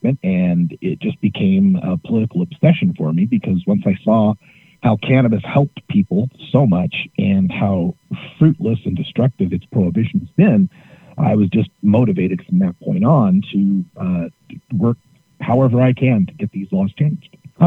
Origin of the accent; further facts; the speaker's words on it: Idaho, United States; moved away as an adult; I grew up in Idaho and had been a marijuana smoker as a professional musician for years.